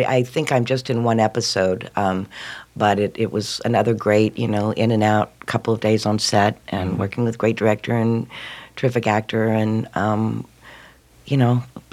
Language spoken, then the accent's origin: English; Tennessee, United States; back even in my hometown in Tennessee